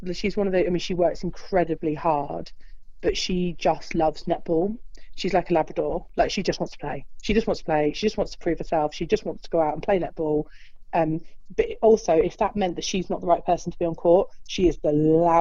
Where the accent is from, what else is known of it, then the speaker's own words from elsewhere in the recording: Cheltenham, South West England, United Kingdom; I was born and bred in Cheltenham, so my family were all there.